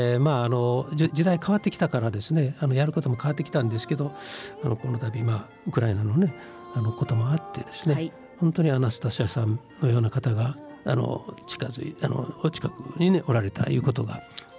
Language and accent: Japanese; Hiroshima, Japan; 私たち広島人もね、何かご縁でお手伝いできることがあったらいいかなと思っておるところなんです